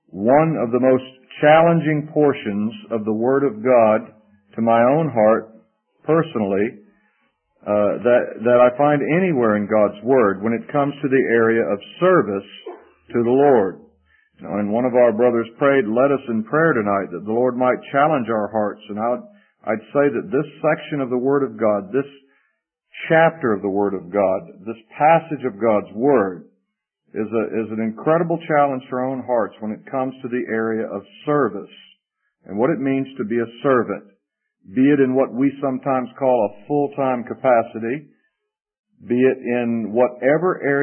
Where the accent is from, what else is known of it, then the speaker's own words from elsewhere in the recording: Jacksonville, Florida, United States; Carl grew up in Jacksonville, my hometown, so he would come to the assembly there whenever he was in the area.